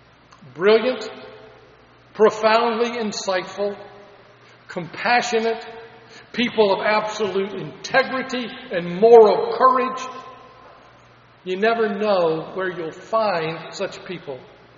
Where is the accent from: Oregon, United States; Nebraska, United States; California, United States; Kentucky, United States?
Kentucky, United States; heard a comedian making fun of my home state of Kentucky.